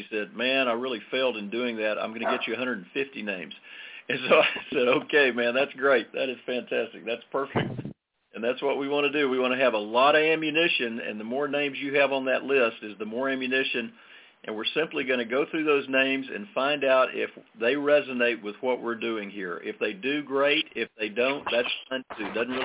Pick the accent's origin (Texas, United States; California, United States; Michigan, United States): Texas, United States; Allen; I'm from Allen, Texas.